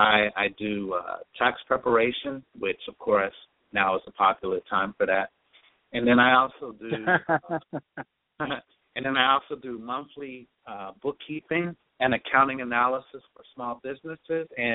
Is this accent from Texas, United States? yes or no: no; New York City, New York, United States; now in Fayetteville, United States; I currently live in Fayetteville, North Carolina. I'm originally from New York City area.